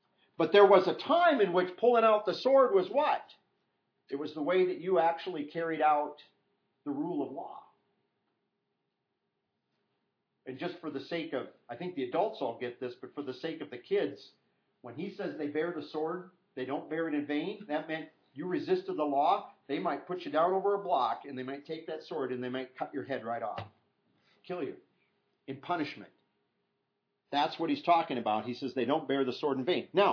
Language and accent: English; Midwest, United States; Christians where I grew up back in the Midwest